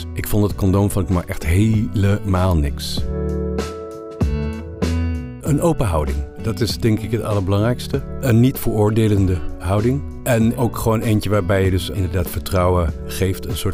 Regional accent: Amsterdam, North Holland, Netherlands; Ik ben geboren in Amsterdam. En ja, gewoon mijn hele leven eigenlijk in Amsterdam gewoond.

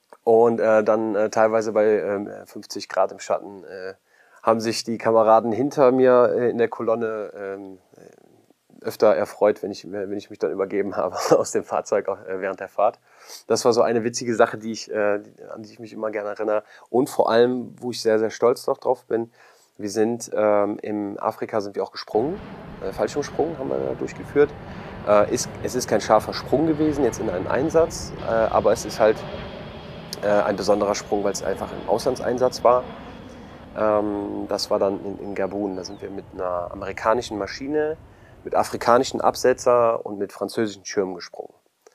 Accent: Germany; als Deutsche sind wir ja immer sehr zurückhaltend und sehr vorsichtig

